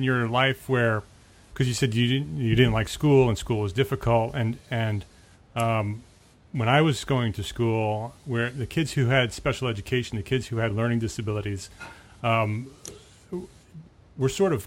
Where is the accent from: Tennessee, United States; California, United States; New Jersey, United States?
New Jersey, United States; Paramus; I grew up in Paramus. Did you know that?